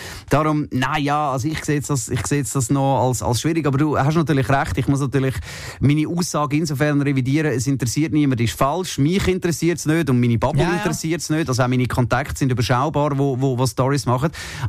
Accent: Zurich, Switzerland; ich bin aus Zürich

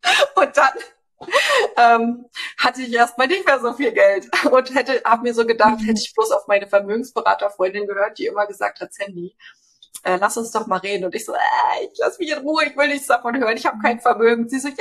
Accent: Schwedt, Brandenburg, Germany; ich komme eigentlich aus Schwedt

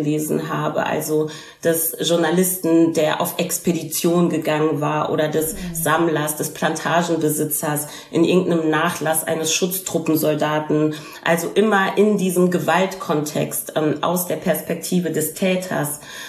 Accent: Germany; ich sage, ich bin Deutsche, ist es damit erledigt. Nur in Deutschland muss ich immer wieder erklären.

